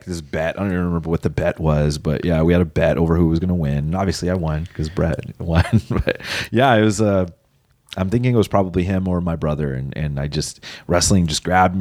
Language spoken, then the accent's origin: English; Claremont, California, United States; also born or lived in Pomona; And Claremont, Montclair cities right next to each other. And I kind of grew up in those areas. I was born in Pomona